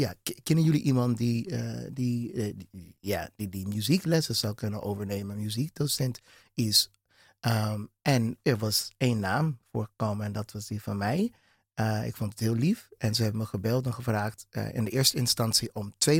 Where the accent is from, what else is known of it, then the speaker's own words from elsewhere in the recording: Houston, Texas, United States; Dutch is a second language; now in Netherlands; Ik kom zelf uit Houston, Texas.